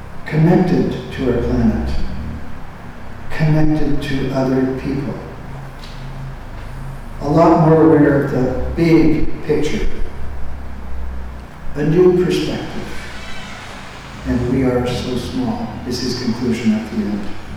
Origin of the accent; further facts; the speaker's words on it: Windsor, Ontario, Canada; a picture, and I didn't notice this until a couple of weeks ago, of my hometown of Windsor and Detroit on the other side, and the Detroit River separating the two.